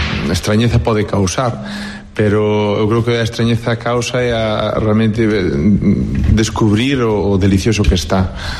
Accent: Espiñeirido, Galicia, Spain; eu son de Espiñerido, que queda aquí un poquinho ao lado

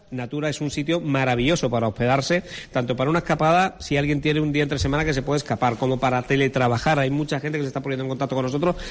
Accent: Málaga, Andalusia, Spain; yo digo que soy de Málaga

